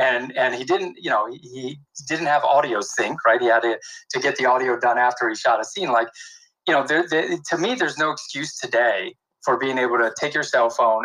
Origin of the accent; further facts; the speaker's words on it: Mesa, Arizona, United States; I grew up pretty much in Mesa, Arizona, right? The suburbs of Phoenix.